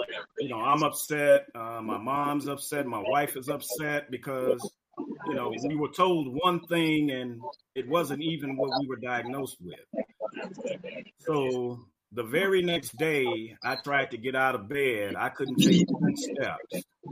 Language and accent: English; Chicago, Illinois, United States; I hail from Chicago.